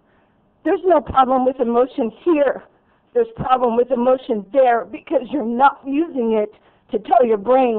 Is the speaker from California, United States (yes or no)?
yes; California, United States; I'm from Merced County.